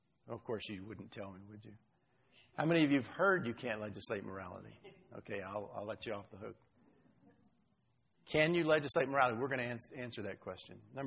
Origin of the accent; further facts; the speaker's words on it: Texas, United States; Now, I'm not just picking on Texas. That's my home state.